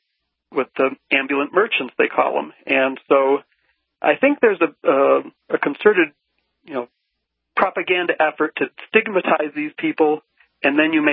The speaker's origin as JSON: {"language": "English", "country": "United States", "moved": "as an adult", "lives_now": "Bogota, Colombia", "said": "Yeah. I'm teaching English here."}